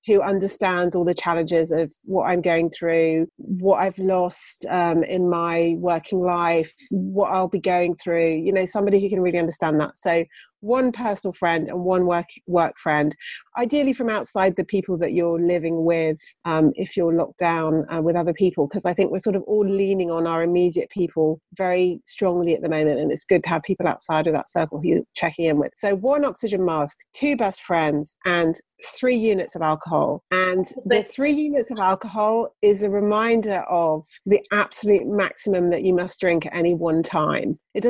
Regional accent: South West England, United Kingdom; I grew up in Somerset

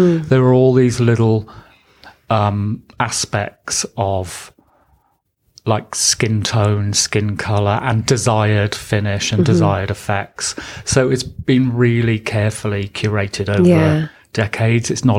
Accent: Wales, United Kingdom; I went to art school in South Wales, because I'm from South Wales originally.

